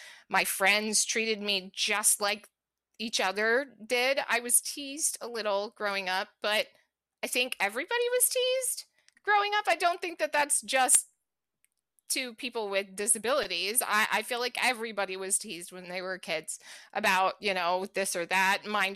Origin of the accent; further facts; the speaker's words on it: Pryor, Oklahoma, United States; So I grew up in Pryor, Oklahoma.